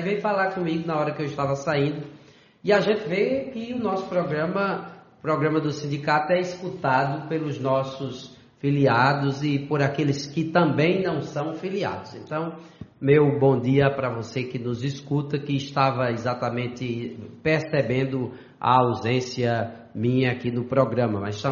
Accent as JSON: {"language": "Portuguese", "town": "São José de Espinharas", "region": "Paraíba", "country": "Brazil", "tie": "born there", "said": "lá da zona rural, inclusive é o local onde eu nasci, né? Onde eu passei os meus primeiros dias de vida, ali no sítio Laranjeiras."}